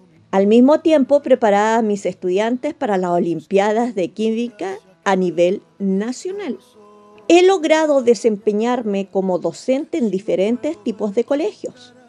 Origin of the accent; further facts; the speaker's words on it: Chuquicamata, Antofagasta, Chile; les contaré que soy de Chuquicamata. De hecho, El Salvador me recuerda mucho mi feliz infancia y parte de adolescencia que viví en el ex campamento minero de la Segunda Región.